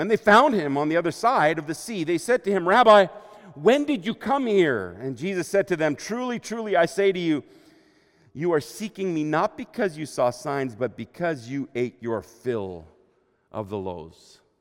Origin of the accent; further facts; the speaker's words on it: Germany; there were times growing up in Germany where we just didn't have a lot.